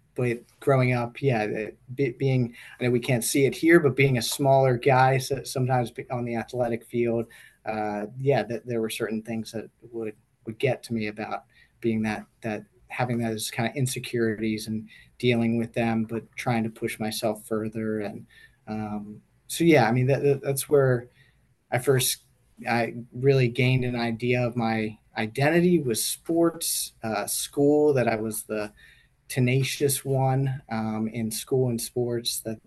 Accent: Baltimore, Maryland, United States; I grew up in Baltimore, where lacrosse is a big thing.

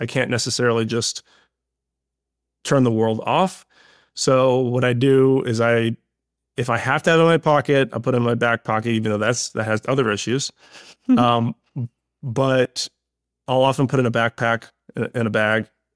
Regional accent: Florida, United States; I grew up in Florida

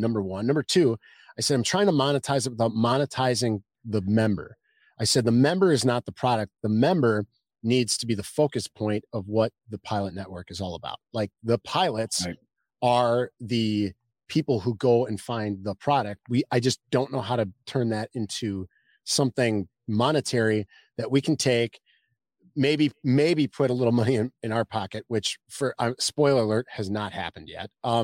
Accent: Wisconsin, United States; And the funny part is we're both from Wisconsin.

